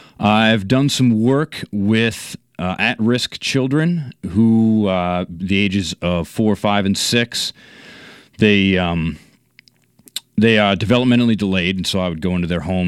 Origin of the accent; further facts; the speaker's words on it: Maine, United States; I'm from Maine. I have a liberal arts degree, in political science, and I attended the University of Southern Maine for economics and mathematics.